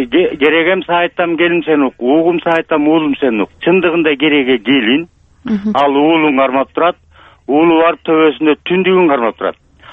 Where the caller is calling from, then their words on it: Issyk-Kul Region, Kyrgyzstan; Мен Көлдөн